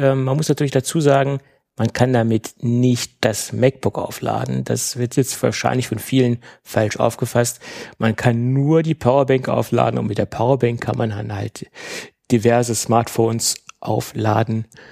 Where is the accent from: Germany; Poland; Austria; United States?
Germany; Und da ich ja aus Deutschland komme, kann ich mich natürlich ganz leicht auf irgendeine Stadt festlegen.